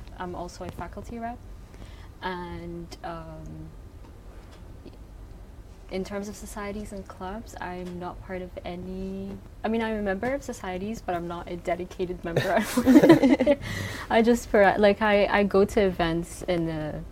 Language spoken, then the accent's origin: English; Saudi Arabia; also born or lived in Morocco; and I'm from Morocco, but I was raised in Saudi Arabia.